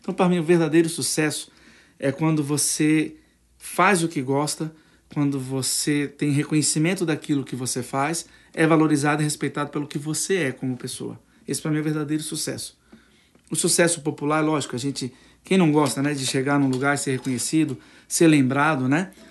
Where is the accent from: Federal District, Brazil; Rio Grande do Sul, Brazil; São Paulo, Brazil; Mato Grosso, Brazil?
Federal District, Brazil; Brasília; eu sou filho de Brasília, nasci em Brasília, mas tenho grande valor ao caipira, fui criado na cultura caipira.